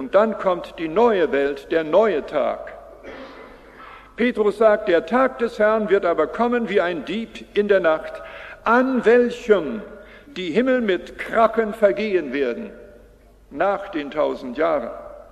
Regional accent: Canada; moved away; Da denke ich an ein Bild aus meiner Jugend. Ich komme aus der Landwirtschaft in Kanada und habe dann auf dem Feld gearbeitet.

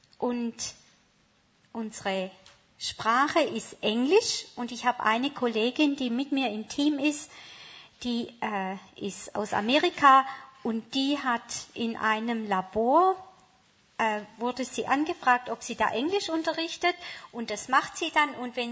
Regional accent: Hokkaido, Japan; now in Germany; Also nicht bei uns in Hokkaido, sondern etwas weiter unten. Aber das hat uns schon gezeigt, wer wir sind.

